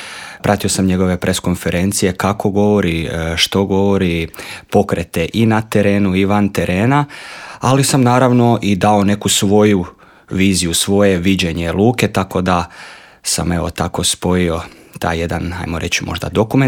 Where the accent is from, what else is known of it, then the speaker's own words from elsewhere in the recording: Slavonski Brod, Brod-Posavina County, Croatia; ja sam inače iz Slavonskog Broda